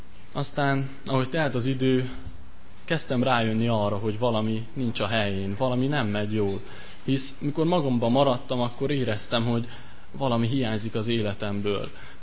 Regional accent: Szilágybagos, Sălaj, Romania; Szilágy Bagosról jöttem

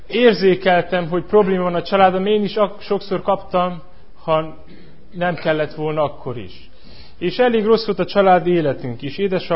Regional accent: Chibed, Mureș County, Romania; Székelyföldről jövök, Maros megyéből, Kibédről.

